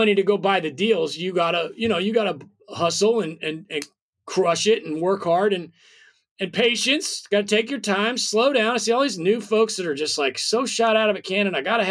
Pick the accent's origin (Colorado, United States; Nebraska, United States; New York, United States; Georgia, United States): Nebraska, United States; As a matter of fact, to blow your mind again, I'm from Nebraska. So we're both from states that nobody's ever heard of. But yeah, we both come from really small town. My town was actually smaller.